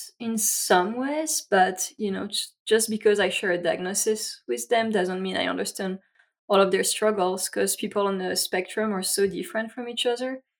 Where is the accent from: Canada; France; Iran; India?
France; English is a second language; moved away as an adult; now in United States; I grew up in France, again, here with my accent.